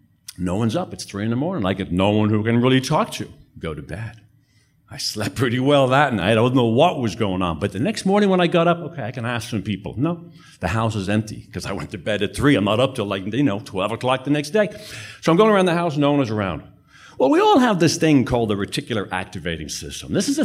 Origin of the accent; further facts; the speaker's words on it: Dublin, Leinster, Ireland; I was raised in Ireland. I was raised in Dublin. And on the south side of Dublin are the Wicklow Mountains.